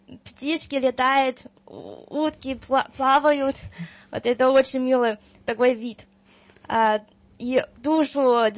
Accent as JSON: {"language": "Russian", "country": "China", "second_language": "Russian", "lives_now": "Serbia", "said": "Вот так говорят по Сербии, я из Китая, я из Гина. И они улыбаются и радуют, что одна китаянка так интересуется сербской культурой. И, конечно, немножко удивились, что я говорю по-русски."}